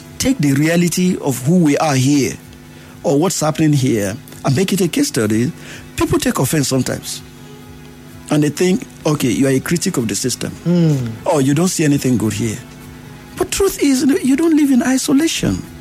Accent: Nigeria; I am a local man. I'm a Nigerian.

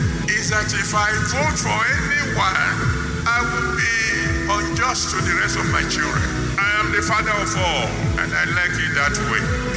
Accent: Nigeria; as a Nigerian, every one of you, you are Nigerians.

